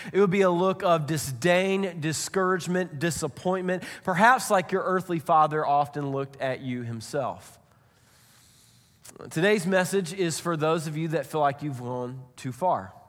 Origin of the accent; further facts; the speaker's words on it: Oildale, California, United States; I'm from Oildale, and I've done things that you can't imagine and shouldn't be talked about in church.